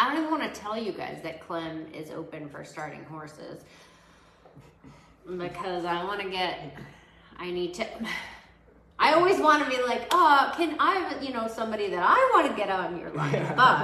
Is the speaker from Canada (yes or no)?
yes; Vancouver, British Columbia, Canada; also born or lived in Portland; now in United States; So I am originally from, let's see, Vancouver, British Columbia, and then Portland, Oregon for a lot of years. And now I live just a little bit south of Portland